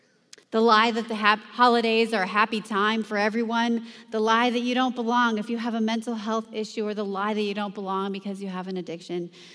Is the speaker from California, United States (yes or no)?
yes; California, United States; moved away as an adult; I grew up in California. I moved to Wisconsin when I was 21 years old, and I came to visit my dad, who's here too.